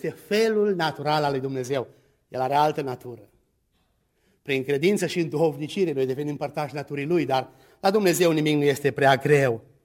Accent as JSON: {"language": "Romanian", "country": "Romania", "said": "Nu că suntem români, avem gusturi deosebite."}